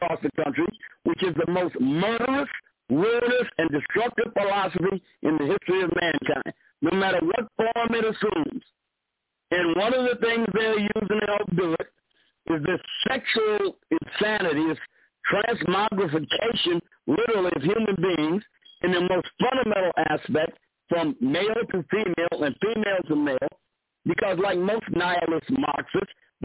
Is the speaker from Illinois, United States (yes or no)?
yes; Chicago, Illinois, United States; moved away as an adult; I'm an expatriate from Chicago. I left Chicago in 2008. I'm a retired state policeman in Illinois, and I saw my handwriting on the wall. I had to get out.